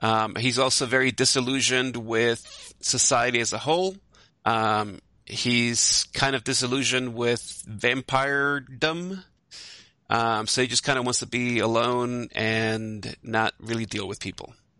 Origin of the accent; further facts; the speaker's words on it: New York, United States; So like Travis, you live in LA, so I don't know how it is in LA, but I grew up in New York.